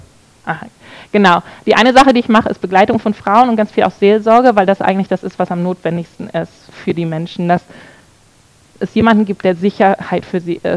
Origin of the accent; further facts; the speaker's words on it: Flensburg, Schleswig-Holstein, Germany; Und ich komme auch aus Flensburg.